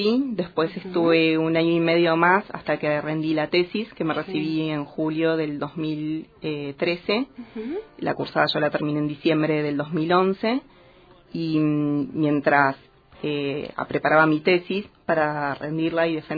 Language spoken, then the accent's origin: Spanish; Río Grande, Tierra del Fuego, Argentina; also born or lived in Ushuaia; Siempre acá.